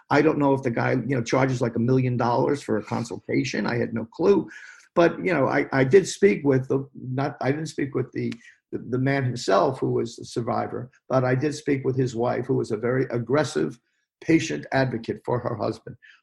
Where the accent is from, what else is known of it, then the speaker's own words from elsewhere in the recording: Basking Ridge, New Jersey, United States; Sloan Kettering had a facility right in my hometown in Basking Ridge, New Jersey.